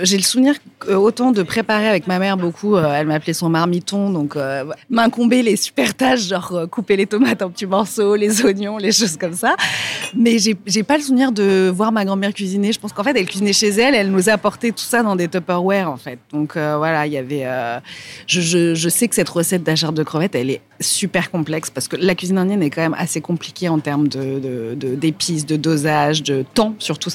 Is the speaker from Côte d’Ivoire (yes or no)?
yes; Abidjan, Côte d’Ivoire; je suis née en Côte d'Ivoire. Donc, j'ai pas de tradition culinaire française vraiment